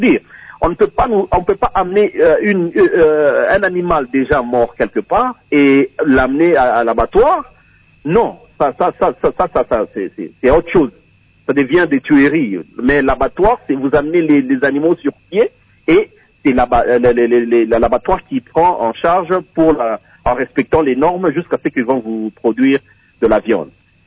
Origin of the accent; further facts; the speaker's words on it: DR Congo; Mais ici, chez nous, au Congo, jusque-là, je ne l'ai pas encore vu.